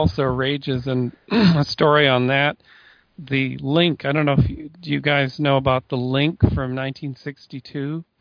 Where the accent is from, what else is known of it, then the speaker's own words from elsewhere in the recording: Canada; I'm Canadian, by the way, originally.